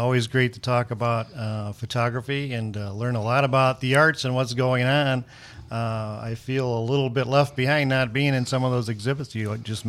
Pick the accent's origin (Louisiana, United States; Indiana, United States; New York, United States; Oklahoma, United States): Indiana, United States; Highland; I grew up in Highland at a young age. I think I moved there when I was about nine.